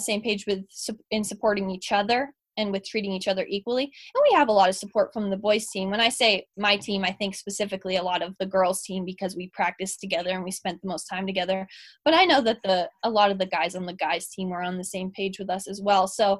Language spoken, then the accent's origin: English; New Hampshire, United States; now in West Virginia, United States; And I was definitely in a culture shock when I moved to West Virginia from New Hampshire.